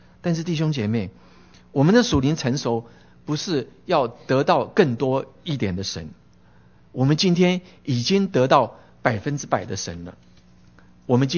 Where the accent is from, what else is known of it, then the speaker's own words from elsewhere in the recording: Taiwan; 我从小在台湾天气很热哈